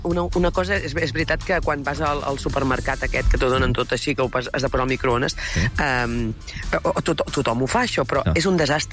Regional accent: Catalonia, Spain; com a catalans, nosaltres tenim alguns deures i obligacions.

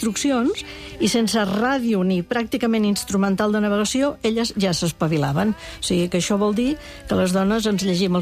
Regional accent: Reus, Catalonia, Spain; born or raised there

